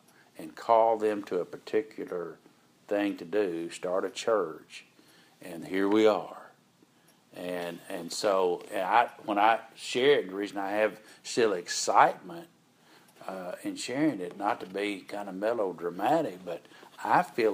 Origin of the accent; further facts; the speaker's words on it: Pine Bluff, Arkansas, United States; a man and his family moved to where I grew up in Pine Bluff, Arkansas, over 50 years ago.